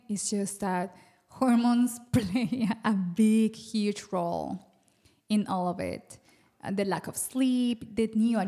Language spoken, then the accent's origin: English; Colombia; English is a second language; Thank you for having me. I'm from Colombia. I am a wife and a mom.